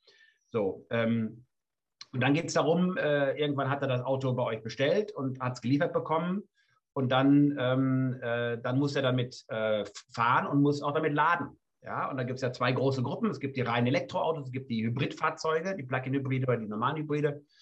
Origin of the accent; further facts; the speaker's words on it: Germany; now in Switzerland; Ihr hört das an meiner Aussprache. Ich komme aus Deutschland und verantworte hier den Dachvertrieb.